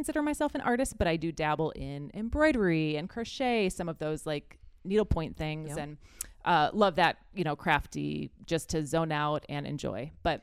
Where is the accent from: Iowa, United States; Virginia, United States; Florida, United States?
Iowa, United States; Sioux City; also born or lived in Vermilion; I was born in Vermilion, but at a young age moved to Sioux City and grew up here, went to Hoover Middle School back in the day